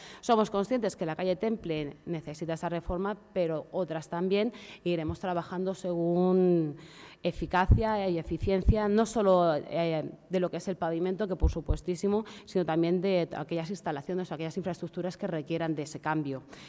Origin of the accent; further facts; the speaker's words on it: Region of Murcia, Spain; now in Tres Cantos, Spain; O sea, yo soy murciana, vine aquí y he decidido mi proyecto de vida hacerlo aquí en Tres Cantos